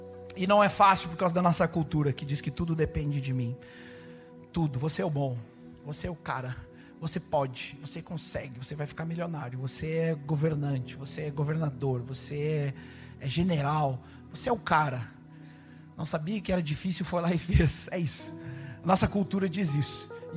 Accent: Rio Grande do Sul, Brazil; Sou gaúcho, montei cavalo no pelo a minha vida toda.

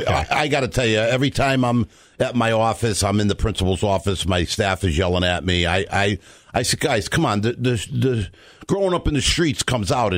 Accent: Ansonia, Connecticut, United States; I'm 65 years old next week, and I'm born and raised in Ansonia. Never left. I raised my family, my business. I was schooled here, and I love this town.

